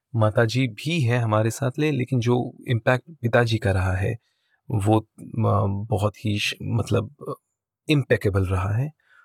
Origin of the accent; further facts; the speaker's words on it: Jalna, Maharashtra, India; also born or lived in Nagpur; मेरा जन्म नागपुर में हुआ था और मेरे पिताजी जालना नाम के मराठवाड़ा महाराष्ट्र के जालना नाम के एक छोटे से टाउन में पैदा हुए थे. मेरी जो इनिशियल जो मेरी पढ़ाई है वो जालना में ही हुई थी.